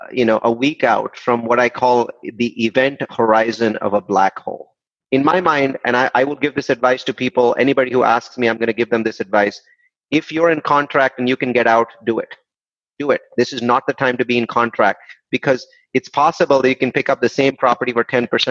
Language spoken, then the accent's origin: English; California, United States; the sort of measures that my home state of California took last night